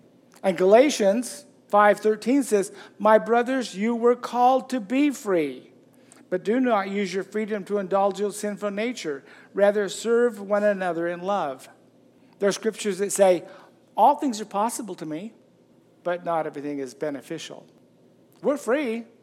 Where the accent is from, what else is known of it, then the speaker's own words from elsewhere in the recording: Utah, United States; Growing up in Wilson Lane up by Ogden, my neighbors didn't even have locks on their doors.